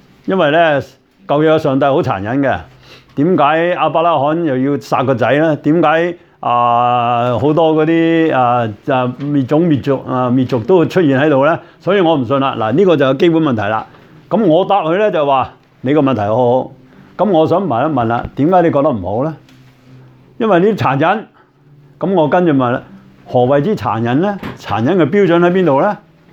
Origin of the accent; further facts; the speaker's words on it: China; 孔夫子係最講道德倫理噶啦，我哋中國人係咪？